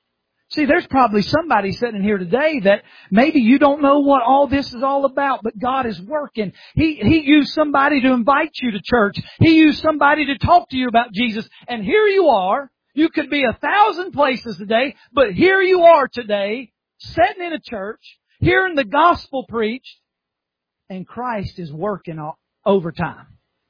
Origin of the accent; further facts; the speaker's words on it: South Carolina, United States; Well, I'm from South Carolina.